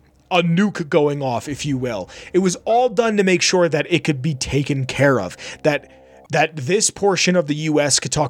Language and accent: English; Pennsylvania, United States; Also, just because I'm from Pennsylvania, I feel like I need to mention Raven Rock, where the president is in southern Pennsylvania.